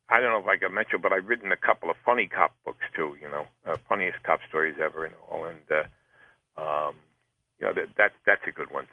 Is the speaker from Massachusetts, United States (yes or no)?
no; Huntington, New York, United States; ordered him to go out to Huntington, Long Island, my hometown